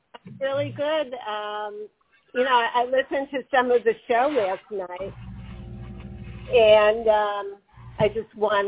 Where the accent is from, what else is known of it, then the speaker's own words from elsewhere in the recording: Chicago, Illinois, United States; I look forward to the winter because I grew up in Chicago and I like the winter weather.